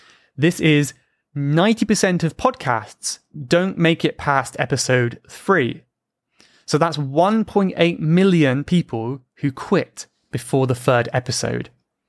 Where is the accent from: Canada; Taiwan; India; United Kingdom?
United Kingdom; What does that mean? Even if I'm British?